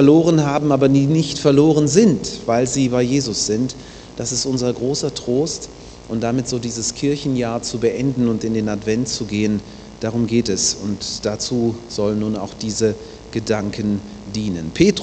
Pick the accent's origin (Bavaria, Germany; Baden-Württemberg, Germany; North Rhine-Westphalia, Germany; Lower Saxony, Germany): Baden-Württemberg, Germany; Ich komme aus Baden-Württemberg. Ich habe 25 Jahre dort verbracht, in zwei Gemeinden. Ich war zunächst in Böblingen, das ist südlich von Stuttgart. Dann war ich in Backnang, das ist nördlich von Stuttgart.